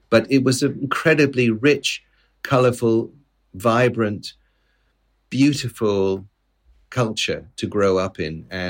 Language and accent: English; central Mexico, Mexico; moved away; my older brother, my mother and my father and I all moved to the center of Mexico. And growing up in Mexico was an extraordinary experience